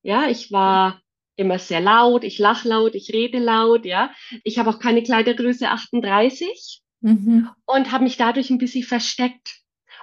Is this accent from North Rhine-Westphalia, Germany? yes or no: no; Munich, Bavaria, Germany; Ich stelle mich ganz selber nochmal kurz vor. Ich bin 47 Jahre alt. Ich komme aus München.